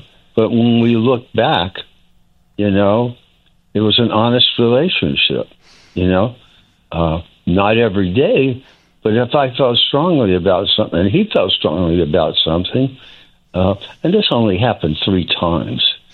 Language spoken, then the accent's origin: English; Tupelo, Mississippi, United States; But, you know, growing up in Tupelo, they used to have car shows